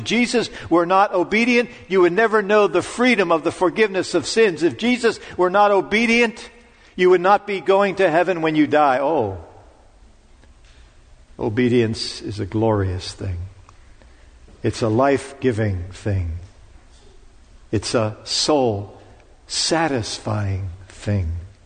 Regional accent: Pittsburgh, Pennsylvania, United States; on our street where I grew up in Pittsburgh, there were kids that were younger than me

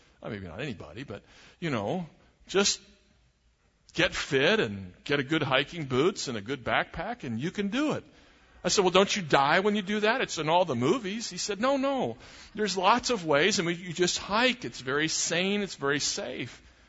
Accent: Pennsylvania, United States; born there; I was born in Pennsylvania, beautiful state with no mountains at all.

